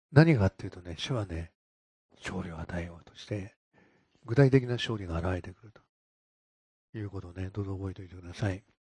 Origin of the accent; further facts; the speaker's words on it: Akashi, Hyogo, Japan; で私、明石人だから、明石するじゃないですか。